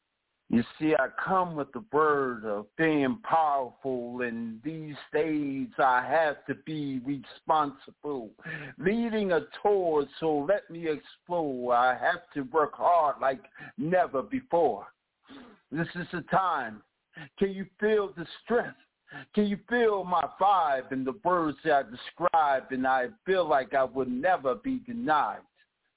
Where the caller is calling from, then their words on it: Virginia, United States; I'm calling from Virginia.